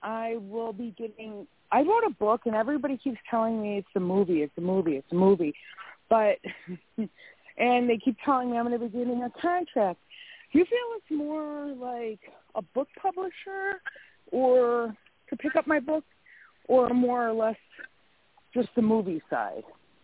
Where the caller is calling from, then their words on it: Wisconsin, United States; I am in Wisconsin.